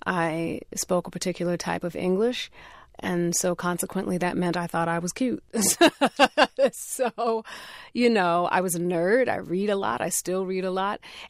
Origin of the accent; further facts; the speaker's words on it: Connecticut, United States; I did attend an HBCU, and I am from Connecticut, so I am a New Englander.